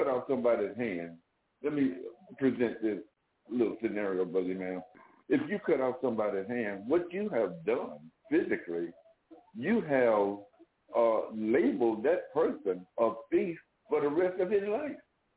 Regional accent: Mississippi, United States; I'm, like I said at the beginning of the program, I'm from Mississippi. And if a young lady became pregnant out of wedlock, she had to leave town because of the shame.

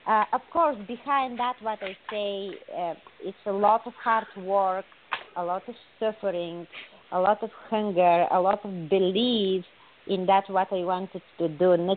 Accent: Bulgaria; English is a second language; moved away; I'm coming from Bulgaria. I was born there. In that time it was a communist country, women didn't have rights.

